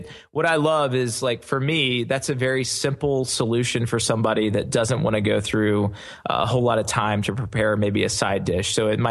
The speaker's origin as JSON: {"language": "English", "region": "the South", "country": "United States", "tie": "born or raised there", "said": "being born and raised in the South, we certainly love to fry our chicken or fry a crawfish tail or two."}